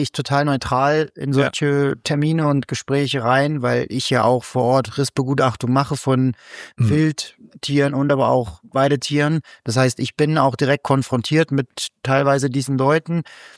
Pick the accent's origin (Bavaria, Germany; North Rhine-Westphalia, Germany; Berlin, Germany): North Rhine-Westphalia, Germany; teilweise ja in Rheinland-Pfalz ja auch für mehr Tiere als beispielsweise bei uns in NRW